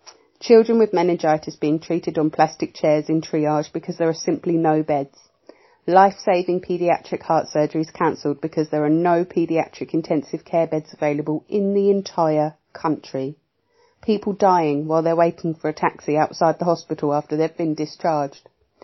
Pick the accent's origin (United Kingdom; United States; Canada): United Kingdom; England; I'm English. My country voted out.